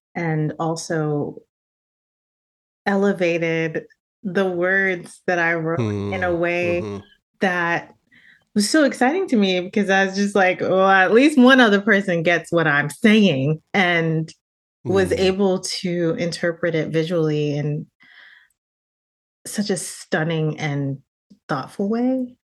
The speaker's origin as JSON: {"language": "English", "country": "United States", "tie": "born or raised there", "said": "So my folks are from Jamaica, and I'm very much born and raised in America."}